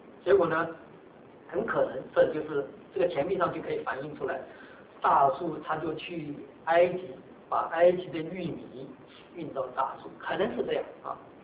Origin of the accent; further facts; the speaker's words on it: Taiwan; 我们很多是从台湾来的，从大陆来的，从香港来的，像我是从台湾来的，虽然说我是个外人